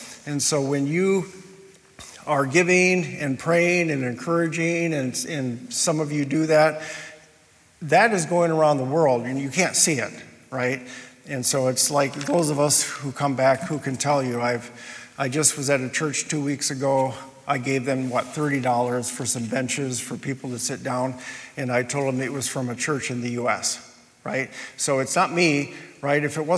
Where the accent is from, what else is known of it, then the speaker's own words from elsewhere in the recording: Liberia; I grew up in Liberia